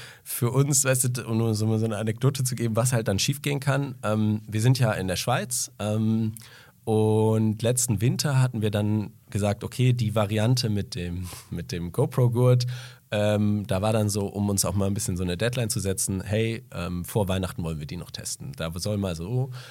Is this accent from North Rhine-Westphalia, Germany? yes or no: yes; Cologne, North Rhine-Westphalia, Germany; ich komme aus Köln